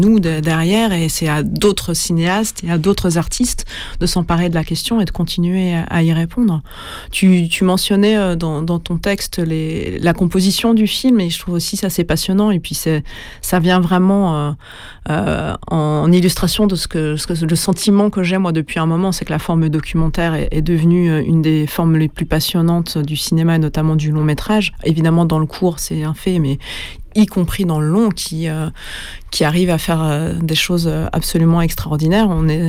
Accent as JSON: {"language": "French", "country": "France", "said": "Et en tant que Français, on se le reçoit"}